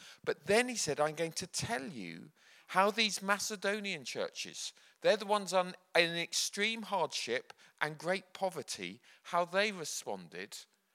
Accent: Bedford, East of England, United Kingdom; I had another pastor who came to me from my hometown of Bedford.

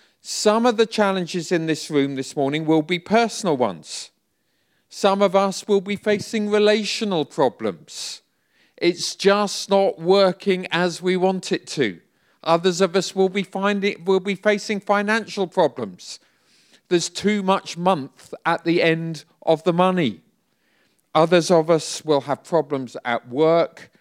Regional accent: England, United Kingdom; We're English after all.

